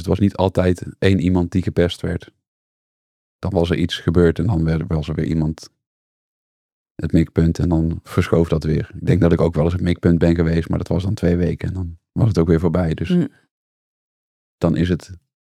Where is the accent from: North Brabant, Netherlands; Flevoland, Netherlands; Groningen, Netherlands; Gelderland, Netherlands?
North Brabant, Netherlands; Goorle; ik ben opgegroeid in Goorle. Ik ben daar naar de middelbare school gegaan het eerste jaar. En het tweede jaar zijn we ook naar Tilburg verhuisd.